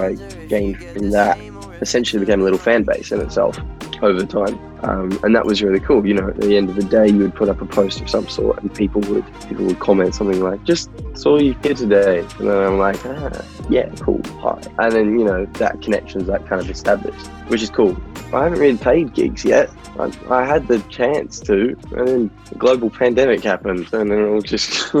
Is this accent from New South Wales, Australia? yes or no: no; Traralgon, Victoria, Australia; I am from Traralgon in Victoria